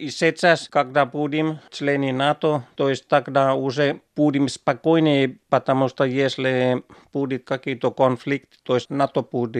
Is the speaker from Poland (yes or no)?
no; Finland; Ukrainian is a second language; я з Фінляндії.